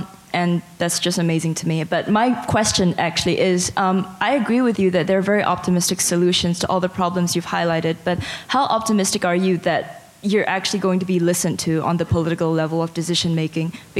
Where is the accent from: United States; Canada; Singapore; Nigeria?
Singapore; I'm also from Singapore